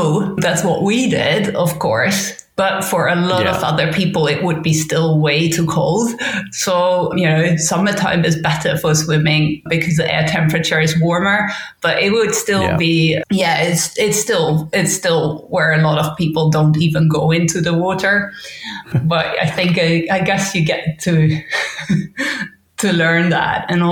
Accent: Netherlands; But I do think it started out somewhere with me growing up in the Netherlands, actually, at the North Sea.

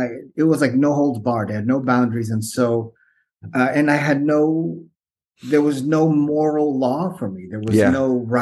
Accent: San Jose, California, United States; So I grew up in San Jose, skateboarding.

